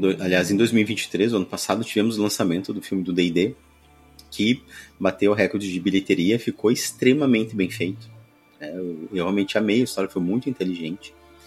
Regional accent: Passo Fundo, Rio Grande do Sul, Brazil; born there; porque eu sou gaúcho, né, nasci em Passo Fundo, Rio Grande do Sul.

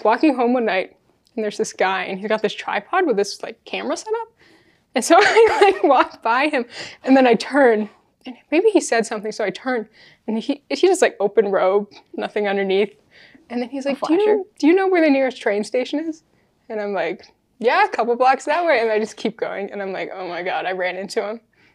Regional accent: Salt Lake City, Utah, United States; Yeah, I'm a juggler. I'm from Salt Lake City. Woo, represent.

